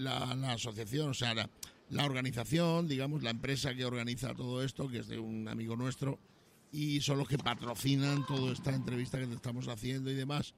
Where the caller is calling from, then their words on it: Madrid, Community of Madrid, Spain; de Mentes Peligrosas. Estamos hablando desde Madrid, España.